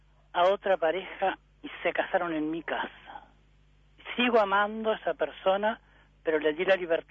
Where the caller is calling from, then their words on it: Santa Lucía, Canelones, Uruguay; soy de Santa Lucía, Canelones.